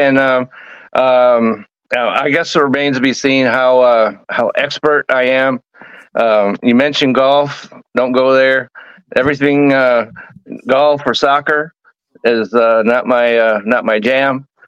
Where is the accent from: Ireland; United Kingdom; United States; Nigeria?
United States; Indiana; Well, I grew up in Indiana.